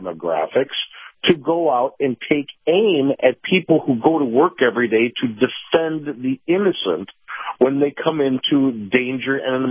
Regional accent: Chicago, Illinois, United States; You know, I grew up in Chicago.

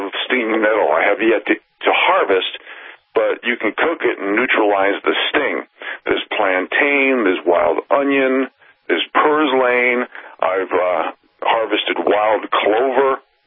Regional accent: New York City, New York, United States; moved away as an adult; now in Montana, United States; I was born and raised in the metropolitan area of New York City. I was born in Jamaica, Queens. I left there at 26 years old because I wanted to come to Montana and live this lifestyle.

